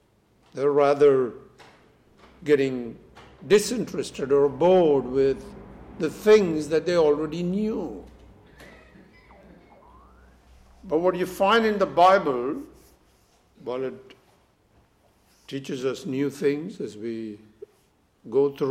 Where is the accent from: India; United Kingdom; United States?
India; I remember growing up in India, in many parts of India